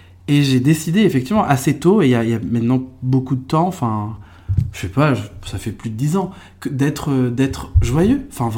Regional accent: France; born there; Au Maroc, je ne suis pas marocain pour un marocain parce qu'en fait, je suis né en France. Pour un français, hélas, je suis pas vraiment tout à fait français parce que je suis pas blanc.

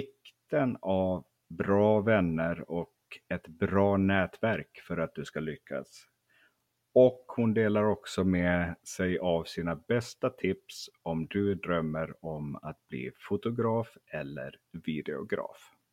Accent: Finland; now in Sweden; Jag är ju själv uppvuxen i Finland.

